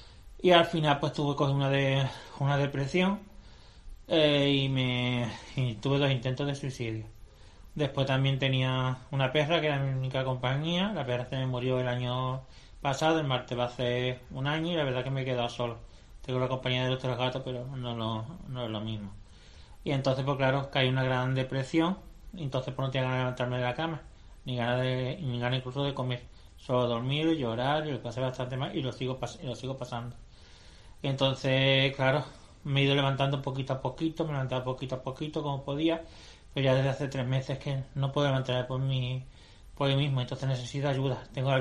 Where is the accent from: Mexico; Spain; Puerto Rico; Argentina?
Spain; El Puerto de Santa María, Andalusia; now in San Fernando, Spain; Yo soy del puerto de Santa María.